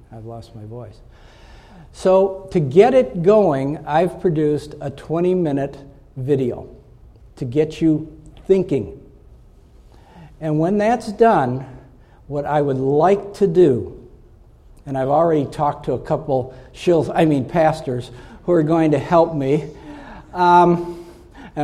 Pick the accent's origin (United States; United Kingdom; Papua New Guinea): United Kingdom; Scotland; I'm Scottish, by the way